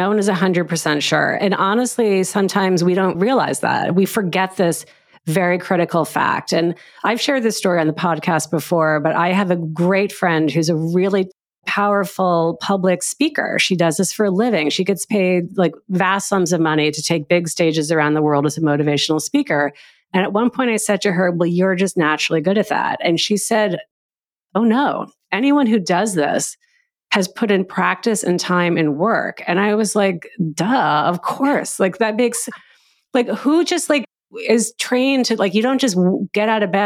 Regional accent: New York City, New York, United States; I'm an expert in bagels too. I was raised in New York City. I know bagels.

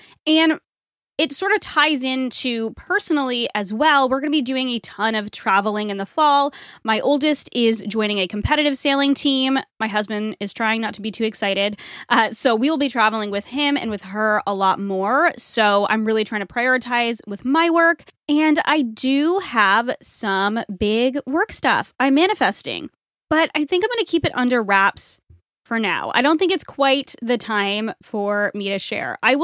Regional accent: New England, United States; I'm from New England, and I have said you guys my entire life.

